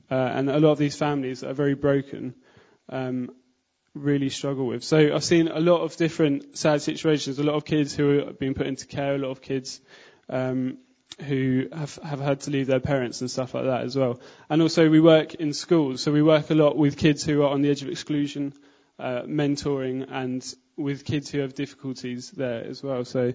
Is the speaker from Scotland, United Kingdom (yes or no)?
no; East of England, United Kingdom; now in London, United Kingdom; So I was born in Norfolk, and that's where I've lived for most of my life. So I just moved to London, to Lee Green sort of area, Lewisham, in September.